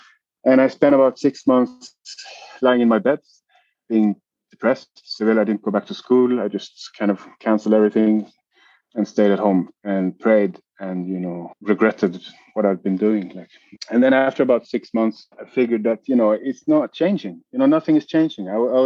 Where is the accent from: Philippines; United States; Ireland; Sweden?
Sweden; I am from Sweden.